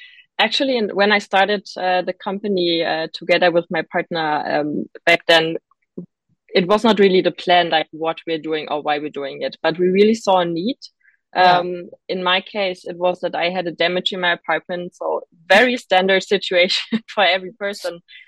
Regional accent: Berlin, Germany; growing up in Berlin, for me, many things were like so natural and obvious.

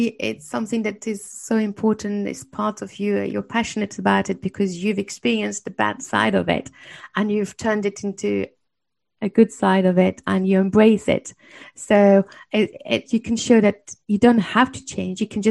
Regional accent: France; English is a second language; I mean, even like I'm French, and I learned English and a different language, so my accent will be different.

